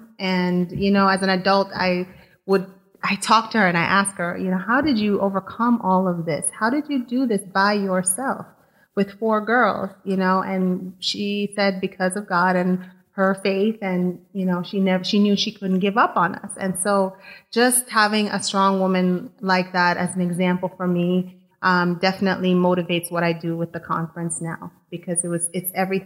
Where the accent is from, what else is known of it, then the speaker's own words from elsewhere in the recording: May Pen, Clarendon, Jamaica; also born or lived in Kingston; now in United States; But we grew up in Maypen. So country area